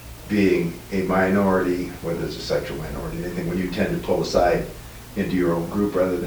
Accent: Seattle, Washington, United States; Well, I'm from Seattle, and I don't know about Minneapolis, but at the large Episcopal church in Seattle, they've got a gay priest

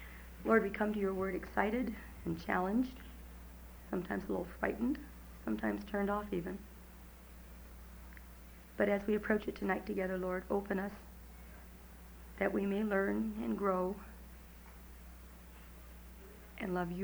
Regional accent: Chico, California, United States; for those who don't know, I'm from Chico, California

